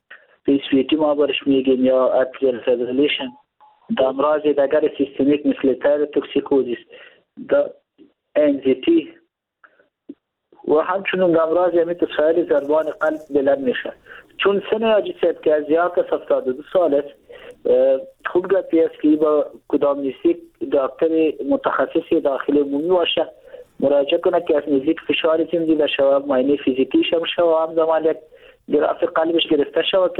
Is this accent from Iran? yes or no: no; Afghanistan